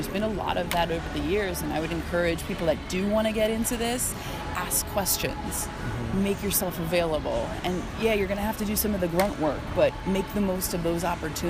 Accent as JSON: {"language": "English", "town": "Philadelphia", "region": "Pennsylvania", "country": "United States", "tie": "born or raised there", "said": "You know, growing up in the Philadelphia area, I remember speaking to Mark Zumoff"}